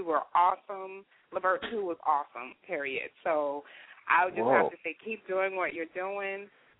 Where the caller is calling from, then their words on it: Orlando, Florida, United States; And I'm calling from Orlando, Florida.